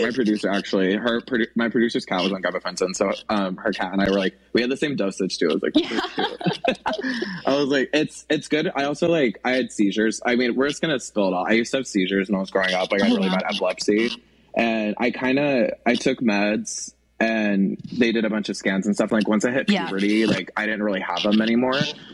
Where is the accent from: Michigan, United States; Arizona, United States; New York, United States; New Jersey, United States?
Arizona, United States; born or raised there